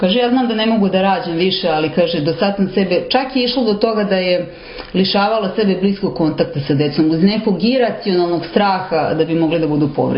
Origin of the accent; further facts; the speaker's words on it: Serbia; Ja bih čak rekla da vam kažem, kod nas u Srbiji da je do sedme godine.